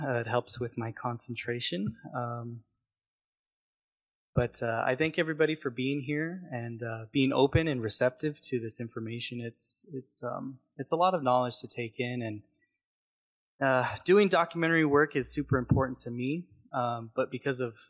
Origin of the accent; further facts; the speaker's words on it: Los Coyotes, California, United States; I'm from Los Coyotes in Santa Isabel.